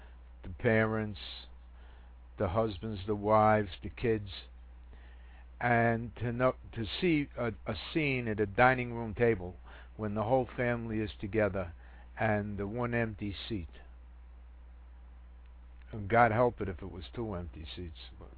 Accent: New York, United States; And as a New Yorker, I condemn him.

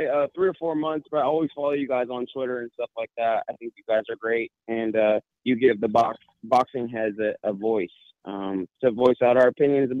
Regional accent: San Francisco, California, United States; I'm from San Francisco, California

